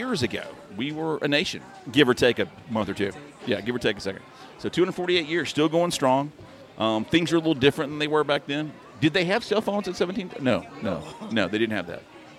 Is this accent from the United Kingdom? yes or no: no; Bessemer, Alabama, United States; I would ride my bike all through Bessemer. I grew up on Muscoda Hill.